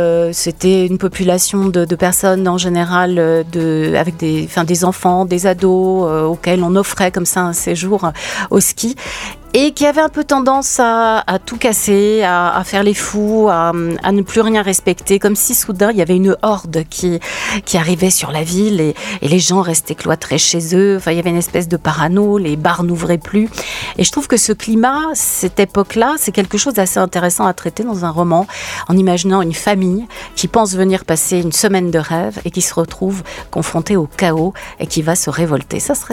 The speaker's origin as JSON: {"language": "French", "town": "Nancy", "region": "Grand Est", "country": "France", "tie": "born there", "said": "Je suis plutôt vosgienne de cœur, puisque je suis née à Nancy, en Lorraine."}